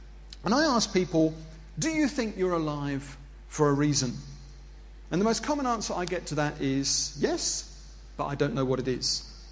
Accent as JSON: {"language": "English", "region": "London", "country": "United Kingdom", "said": "I'm from Christchurch, London. It's where I'm based."}